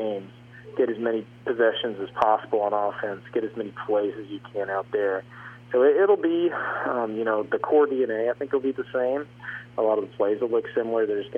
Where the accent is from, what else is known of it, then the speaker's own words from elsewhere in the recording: Texas, United States; Well, yeah, I grew up in Texas, so I've eaten there many times.